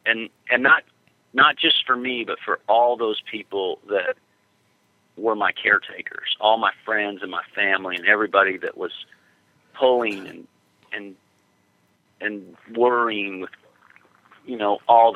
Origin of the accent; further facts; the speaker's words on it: the South, United States; accent: Southern; And I said something and with my Southern accent.